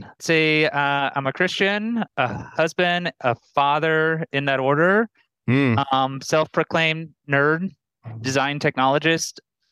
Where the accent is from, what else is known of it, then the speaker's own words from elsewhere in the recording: Omaha, Nebraska, United States; also born or lived in Boulder, Colorado; Omaha, Nebraska. Oh. 29 years, born and raised. Moved out to Colorado, Boulder, Colorado, represent for 7 years.